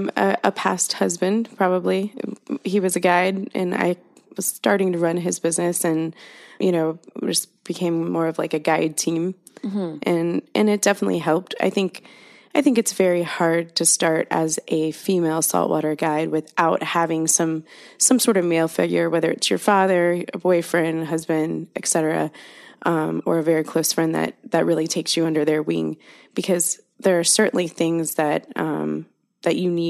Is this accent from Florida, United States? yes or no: yes; Fort Myers, Florida, United States; born there; I was born in Fort Myers, Southwest Florida.